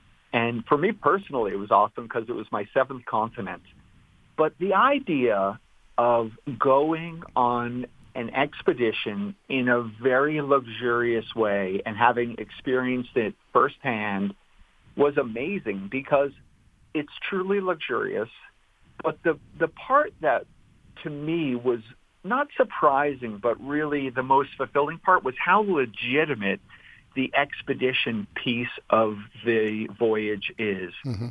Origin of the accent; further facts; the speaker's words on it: New Jersey, United States; when I grew up in New Jersey and had the opportunity to go to a little hotel school up in Ithaca, New York